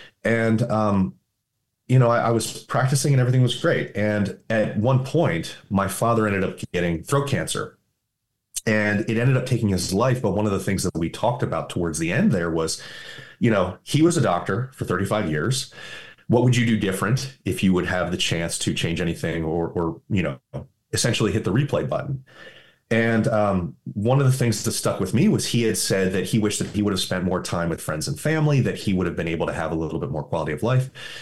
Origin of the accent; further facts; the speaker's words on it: East Coast, United States; It's different than where I grew up on the East Coast.